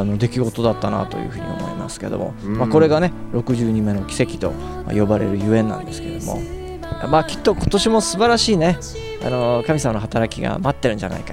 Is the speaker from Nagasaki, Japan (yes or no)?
no; Fukushima, Japan; 私たちと同じ福島の出身なんですけれども